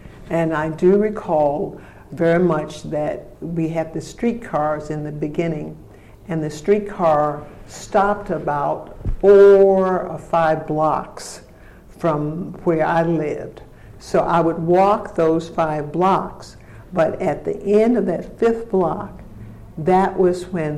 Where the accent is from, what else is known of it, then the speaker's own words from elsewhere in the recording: Birmingham, Alabama, United States; also born or lived in Shiloh; Okay, I was born in Shiloh, S-H-I-L-O-H, Alabama. And that was a rural section where my grandparents had a huge farm. So I knew something about farming. But I actually grew up in Birmingham, Alabama, and went to elementary school there and to high school.